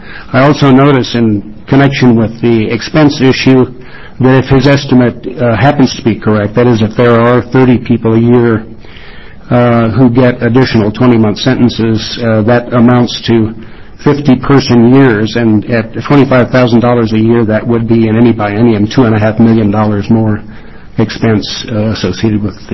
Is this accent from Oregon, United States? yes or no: yes; Portland, Oregon, United States; I'm from Portland, and I'm testifying as a private citizen.